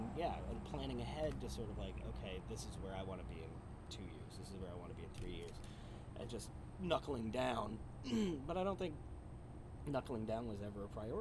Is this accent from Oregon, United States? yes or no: no; Michigan, United States; because I'm not from here originally, I'm from Michigan, and that's where most of my family lives.